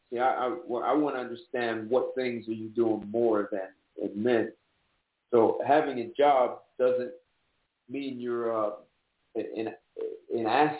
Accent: New Jersey, United States; Hey, I'm from Jersey. How you doing?

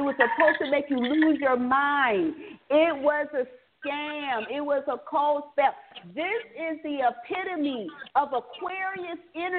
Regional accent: San Francisco, California, United States; You're from San Francisco. I'm from San Francisco.

